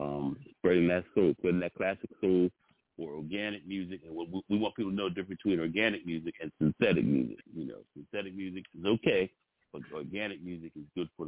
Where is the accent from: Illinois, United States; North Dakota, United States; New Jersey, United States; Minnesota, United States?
New Jersey, United States; Camden; But I'm actually from Camden, New Jersey. I'm talking from Camden, New Jersey right now.